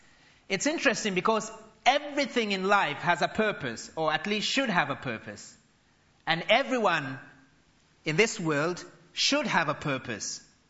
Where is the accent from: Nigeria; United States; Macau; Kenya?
Kenya; now in North Harrow, United Kingdom; having come over from Kenya, which is my home country.